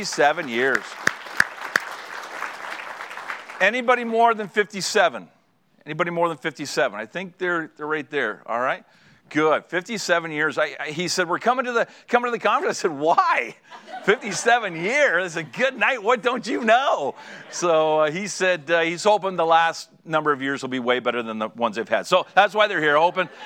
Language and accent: English; Canada; I'm obviously from Canada.